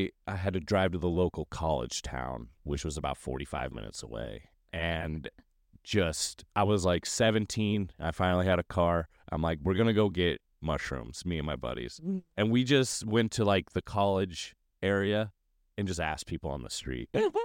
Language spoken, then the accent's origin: English; Lewistown, Illinois, United States; I was born and raised in Lewistown, Illinois, population 2,000.